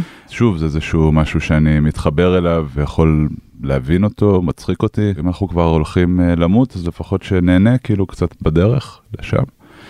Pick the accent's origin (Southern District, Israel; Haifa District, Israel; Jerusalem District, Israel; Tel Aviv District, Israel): Jerusalem District, Israel; Jerusalem; בין לבין עוד היינו בארץ כמה שנים, בירושלים, אבל אני בכל מקרה, למרות שאני לא נמצא פיזית בירושלים, אני ירושלמי